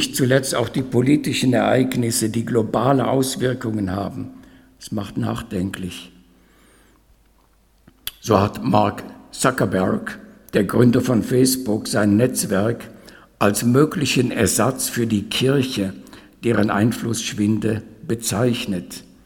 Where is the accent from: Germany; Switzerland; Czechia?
Switzerland; Wenn ich sage, ich bin aus der Schweiz, dann beneiden uns viele.